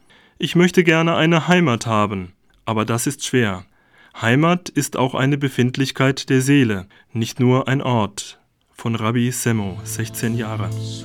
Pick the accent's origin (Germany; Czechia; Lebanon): Lebanon; Aber auch als Libanese bin ich verurteilt zum Anderssein.